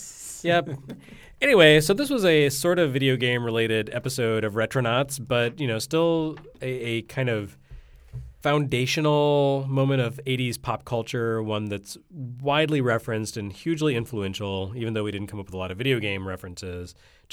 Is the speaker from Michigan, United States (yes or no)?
yes; Flint, Michigan, United States; born there; I was born in Flint, Michigan and went back there to visit family every couple of summers when I was a kid.